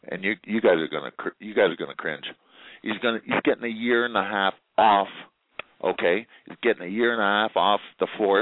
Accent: Canada; also born or lived in Paris, France; I'm sorry to say I'm a fucking proud Canadian. I was born in Europe. I was born in Paris, but I was raised in Canada

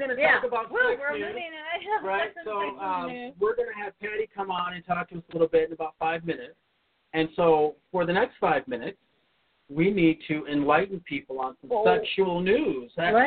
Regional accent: United States; I think as also as an American, you know, we have a responsibility and an obligation

